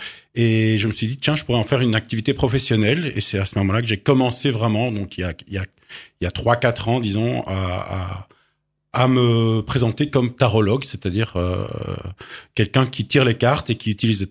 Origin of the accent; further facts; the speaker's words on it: Belgium; now in France; Je viens de Belgique.